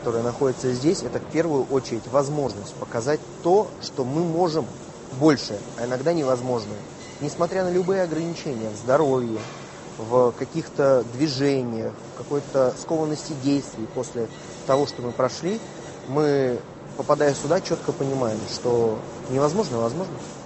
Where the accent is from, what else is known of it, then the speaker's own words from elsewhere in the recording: Moscow Oblast, Russia; Я из Московской области.